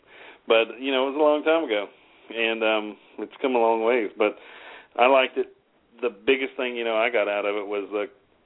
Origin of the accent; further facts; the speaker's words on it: Okeechobee, Florida, United States; I'm from Okeechobee